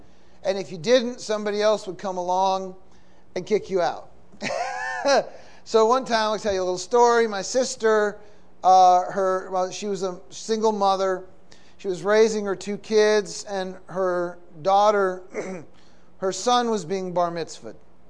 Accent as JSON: {"language": "English", "town": "Boston", "region": "Massachusetts", "country": "United States", "tie": "born or raised there", "said": "Now, as a Jewish boy growing up in the Boston area, I was always taught that at Rosh Hashanah we dealt with sin"}